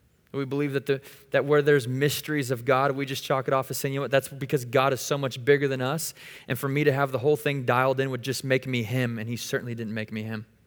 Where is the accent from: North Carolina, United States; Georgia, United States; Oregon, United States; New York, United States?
Oregon, United States; now in Tennessee, United States; Like, I'm from Oregon, so moving to Tennessee where people were actually nice was kind of a, I had to ease into that, right?